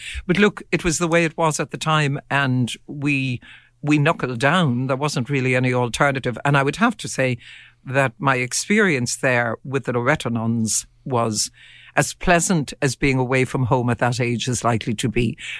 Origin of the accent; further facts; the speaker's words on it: Ferns, Leinster, Ireland; I had a great childhood. I grew up in a townland, Coolator, which in those days would have been astonishingly rural. As you know, Wexford, County Wexford, is now home